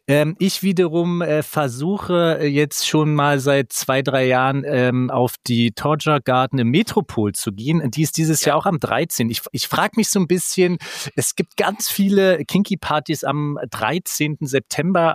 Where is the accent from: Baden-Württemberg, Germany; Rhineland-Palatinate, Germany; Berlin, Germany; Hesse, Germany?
Berlin, Germany; Ja, da bin ich auch raus als Berliner